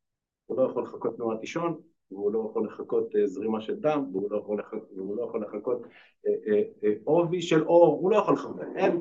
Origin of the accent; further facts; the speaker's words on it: Shareshet, Southern District, Israel; אני יליד מושב שרשרת, יליד של הנגב, גדלתי בקריית החינוך הזאתה